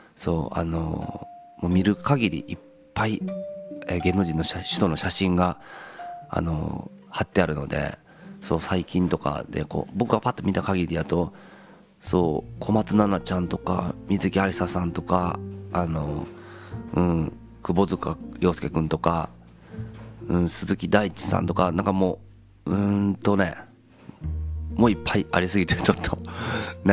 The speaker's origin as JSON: {"language": "Japanese", "region": "Mie", "country": "Japan", "said": "そんなね、三重県から来てるとかからもことすらも知らないはずなので"}